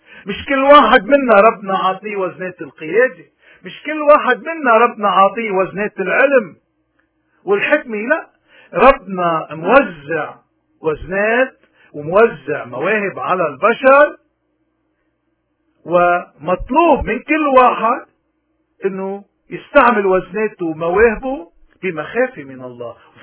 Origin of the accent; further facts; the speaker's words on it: Lebanon; نحن كلبنانيين منو هذا الزمن اللي عم نمر فيه زمن ما شفناه